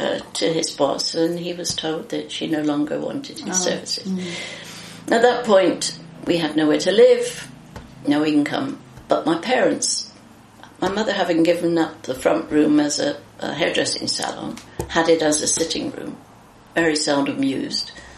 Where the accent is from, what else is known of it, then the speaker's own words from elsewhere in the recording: Ham Green, South West England, United Kingdom; also born or lived in Bristol; I lived in Ham Green. It's a little village or hamlet just outside of Bristol.